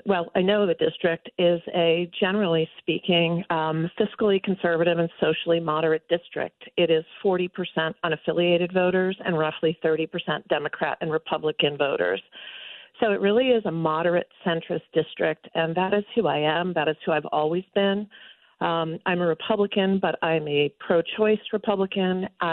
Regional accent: Baltimore, Maryland, United States; born there; I was born in Baltimore, Maryland. I'm the daughter of Greek immigrants.

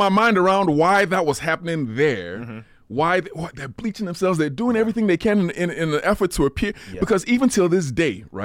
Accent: Nigeria; I'm Nigerian.

